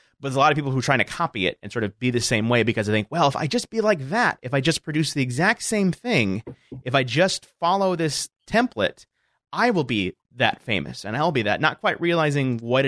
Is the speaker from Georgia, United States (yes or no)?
no; Michigan, United States; granted, I grew up in Michigan, so I grew up in the suburbs and that kind of thing